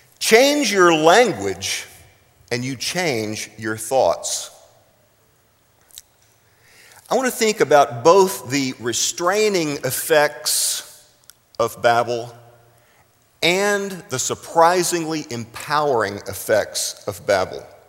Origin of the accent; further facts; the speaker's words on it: Texas, United States; Now, I come from South Texas, and I'm not bilingual, but everybody in South Texas has a little Spanish.